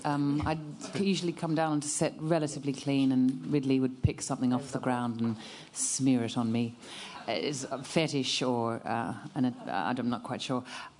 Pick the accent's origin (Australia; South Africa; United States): Australia; And hell, we're Australian, so...